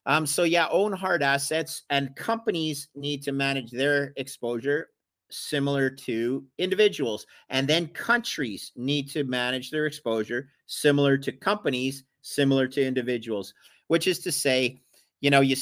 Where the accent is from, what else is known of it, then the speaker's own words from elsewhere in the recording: Canada; now in Boston, United States; I'm in Boston right now. Even though I'm a Canadian, I'm down in Boston